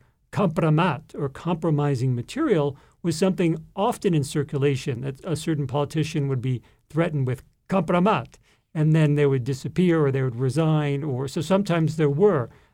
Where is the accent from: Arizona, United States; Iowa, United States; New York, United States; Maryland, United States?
New York, United States; New York City; So I grew up in New York City, and I was just interested in what was going on in the wider world.